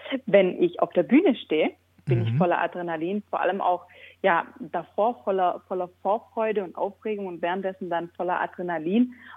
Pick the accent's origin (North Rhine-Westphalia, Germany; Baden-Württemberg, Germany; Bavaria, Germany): Baden-Württemberg, Germany; Hechingen; also ich komme ja aus Hechingen, aus der gleichen Stadt wie